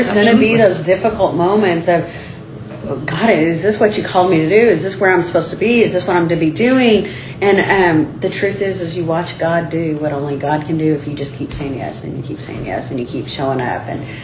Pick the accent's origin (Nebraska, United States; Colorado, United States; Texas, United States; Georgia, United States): Texas, United States; And if you know me, I am Texan through and through. I don't want to leave the state of Texas. I love Texas.